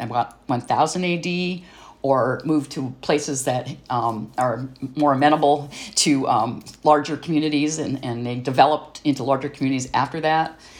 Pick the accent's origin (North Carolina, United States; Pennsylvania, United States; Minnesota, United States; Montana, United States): Montana, United States; now in Homer, United States; I'm from Montana originally, but live in Homer now.